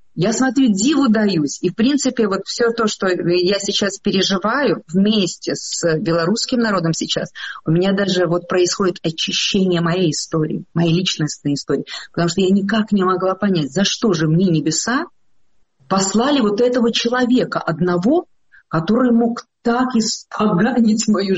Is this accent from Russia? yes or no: no; Belarus; Мне не нужны символы, потому что я белоруска. От макушки до кончиков пяток.